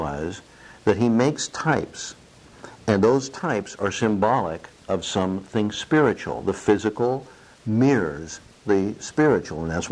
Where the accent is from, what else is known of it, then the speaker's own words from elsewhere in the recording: California, United States; I remember when I went to Guyana, and I grew up in California. I was not used to prejudices